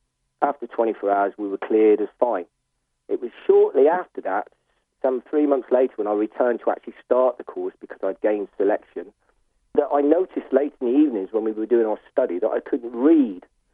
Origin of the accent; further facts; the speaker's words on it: South West England, United Kingdom; I grew up in South Devon, went to a local school, Totnes